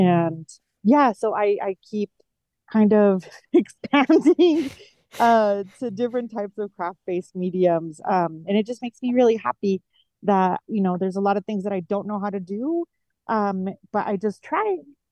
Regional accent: Tijuana, Baja California, Mexico; having grown up on the US-Mexico border, I grew up in Tijuana and crossed the border daily to go to school in the US in San Diego.

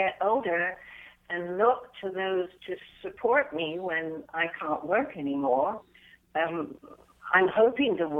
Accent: Plymouth, South West England, United Kingdom; born there; even though I was born in Plymouth, my mother's from Northern Ireland, and my folks now live in Northern Ireland.

